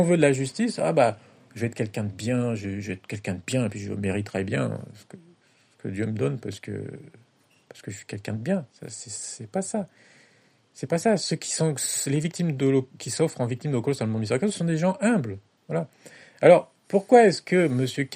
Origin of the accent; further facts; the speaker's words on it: France; J'habite pas en Chine. Je plains les Chinois. J'aimerais pas être Chinois. Hein. Mais bon, je suis français.